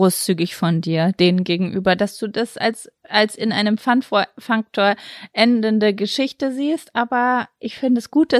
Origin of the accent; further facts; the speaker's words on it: Lübbecke, North Rhine-Westphalia, Germany; Ich war die letzten 3-4 Tage in Lübbecke, meiner Heimatstadt, bei meiner Mama und bin gestern zurückgekommen.